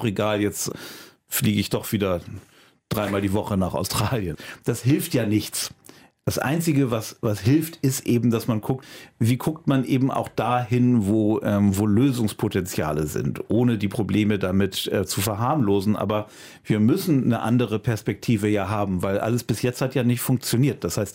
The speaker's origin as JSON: {"language": "German", "region": "Hamburg", "country": "Germany", "tie": "born or raised there", "said": "wo ich damit aufgewachsen bin im Konfirmandenunterricht in Hamburg"}